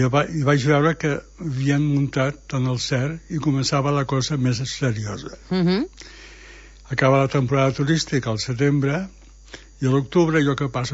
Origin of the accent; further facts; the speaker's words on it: Barcelona, Catalonia, Spain; born there; jo vaig néixer a Barcelona.